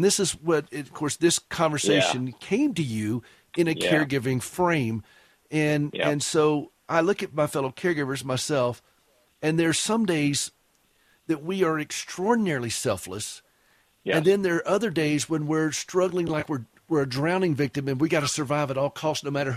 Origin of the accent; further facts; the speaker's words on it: the South, United States; I said potluck because I'm from the South, so I can't help it.